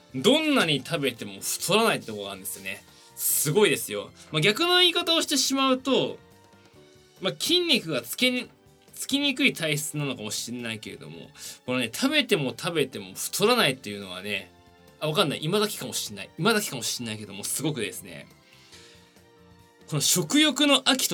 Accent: Tokyo, Japan; 東京都生まれ東京育ちでございます。

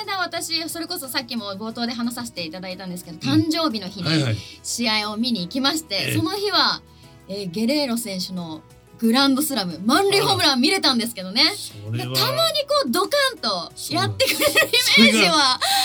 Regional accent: Tokyo, Japan; 私東京出身なので、東京大会予選はいつもチェックしてるんですけども

